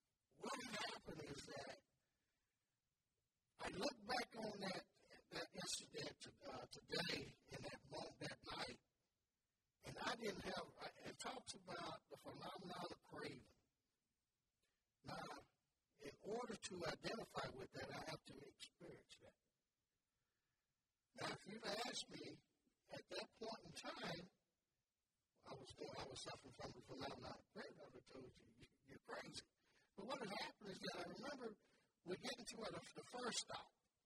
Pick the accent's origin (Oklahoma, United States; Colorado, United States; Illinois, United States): Oklahoma, United States; Chickasha; I'm from Chickasha, Oklahoma, everyone.